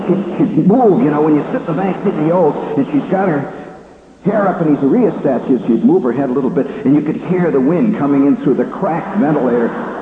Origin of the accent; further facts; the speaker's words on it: Indiana, United States; It's not easy for me, you see, because as a kid, I came from Indiana.